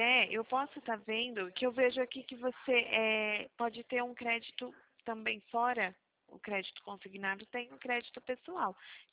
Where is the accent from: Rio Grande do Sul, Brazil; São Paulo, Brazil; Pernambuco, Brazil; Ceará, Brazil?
São Paulo, Brazil; Campinas